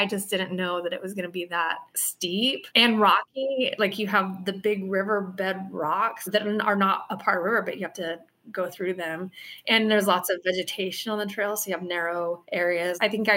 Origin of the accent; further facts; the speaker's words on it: Oregon, United States; Whereas growing up in Oregon, I know that stuff.